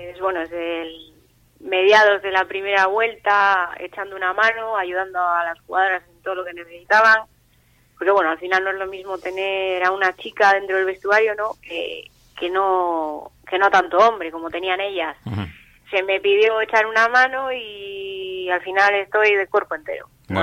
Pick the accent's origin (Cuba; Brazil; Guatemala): Brazil; now in Castro Urdiales, Spain; Yo soy de aquí, soy brasileña, pero cántabra de acogida.